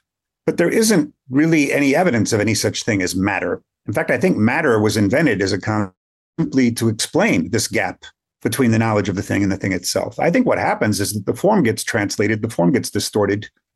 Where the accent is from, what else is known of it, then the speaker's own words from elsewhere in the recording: Mount Vernon, Iowa, United States; also born or lived in Cairo, Egypt; I'll just say I come originally from Iowa, a little place called Mount Vernon.